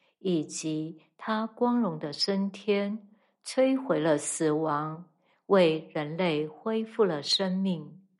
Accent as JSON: {"language": "Chinese", "country": "China", "said": "拿我们中国人来说，一个家庭通常是在什么时候庆祝新生儿的诞生？"}